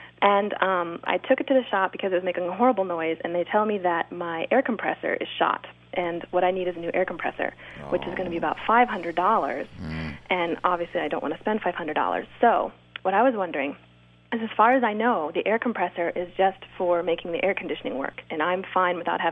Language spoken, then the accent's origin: English; Lakeland, Florida, United States; I am from Lakeland, Florida.